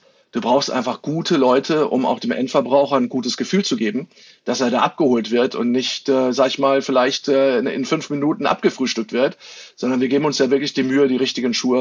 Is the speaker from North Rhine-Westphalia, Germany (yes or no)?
yes; North Rhine-Westphalia, Germany; aber ich komme ja hier aus Nordrhein-Westfalen, da war ich jetzt nicht ganz so schlecht dabei.